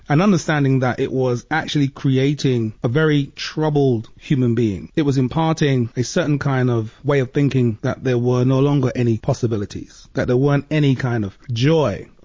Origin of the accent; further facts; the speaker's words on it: London, United Kingdom; I immediately hark back to my early years as a young kid growing up in London and seeing the National Front on the street corners.